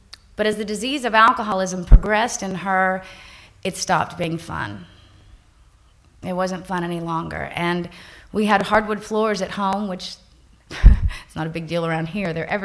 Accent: Texas, United States; But I'm from Texas, and I come from a fairly normal dysfunctional home

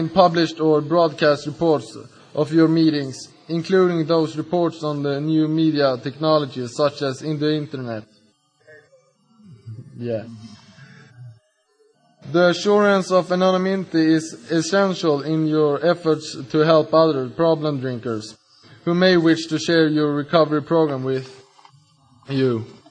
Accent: Stockholm, Stockholm County, Sweden; English is a second language; I'm an alcoholic from Stockholm, Sweden.

